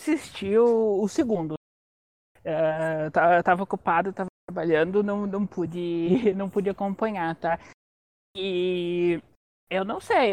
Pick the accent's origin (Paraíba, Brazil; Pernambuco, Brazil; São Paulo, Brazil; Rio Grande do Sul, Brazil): Rio Grande do Sul, Brazil; Eu sou gaúcha, pô, é churrasco, gente.